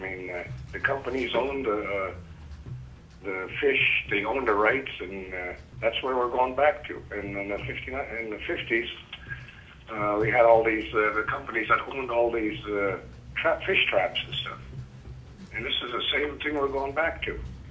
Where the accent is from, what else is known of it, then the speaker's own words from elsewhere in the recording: Perryville, Alaska, United States; I'm from Chicmac, born and raised in Perryville. I lived in Chicmac for years, fished there since 1959.